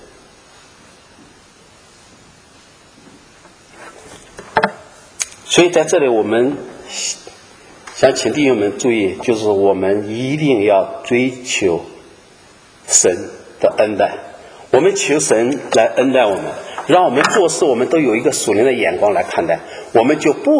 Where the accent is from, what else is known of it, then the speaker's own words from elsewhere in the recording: China; 我们中国人常常有个话叫做"这个钱财多多益善"，是吧？